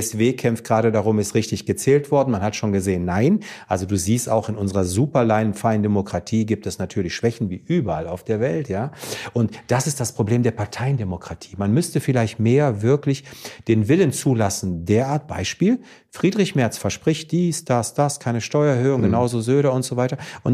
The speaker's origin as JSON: {"language": "German", "country": "Greece", "said": "Ich bin Grieche, ich sag das auch, und ich habe eine russische Frau."}